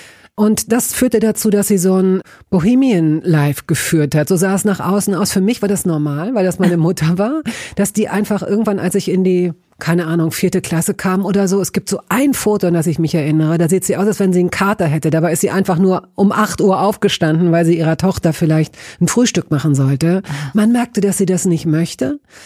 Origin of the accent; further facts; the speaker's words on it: Hanover, Lower Saxony, Germany; Ich komme aus Hannover und in der Straße, in der ich groß wurde, da gab es damals einen Bäcker